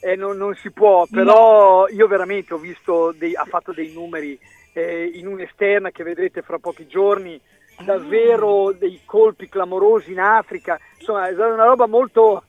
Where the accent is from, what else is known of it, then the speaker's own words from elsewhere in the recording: Emilia-Romagna, Italy; siccome io sono emiliano, certo.